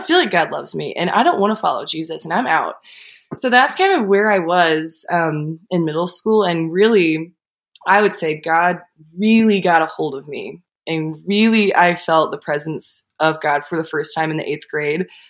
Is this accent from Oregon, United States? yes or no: yes; Portland, Oregon, United States; also born or lived in Houston, Texas / Toronto, Canada; because I was born in Houston, Texas. I lived in Toronto, Canada. I grew up in Portland, Oregon. Went to college in Eugene.